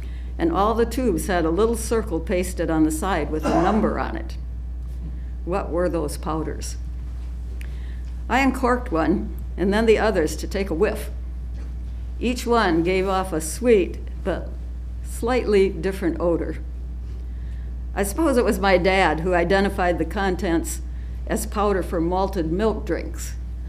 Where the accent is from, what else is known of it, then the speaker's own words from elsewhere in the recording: Wisconsin, United States; I don't know if I was born a skinflint or just picked up the scavenging bug from growing up in Crawford County, Wisconsin.